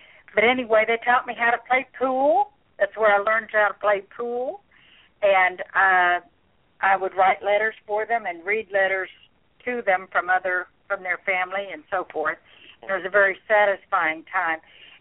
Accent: Midwest, United States; You know, my family was not military. I grew up in the Midwest and a very small town.

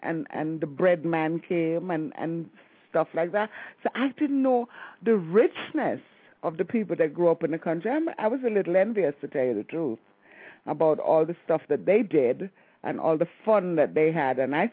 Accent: Kingston, Saint Andrew, Jamaica; also born or lived in Miami; You know, I grew up in Kingston, St. Andrew.

